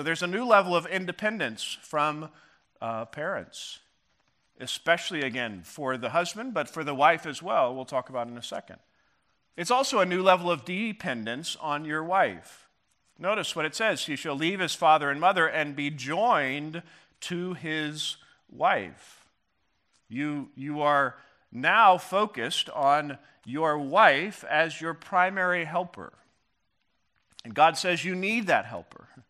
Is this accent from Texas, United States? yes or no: no; Missouri, United States; You know, Christy and I were we grew up in Missouri. Both of our parents lived in Missouri. When we first got married, we stayed in Missouri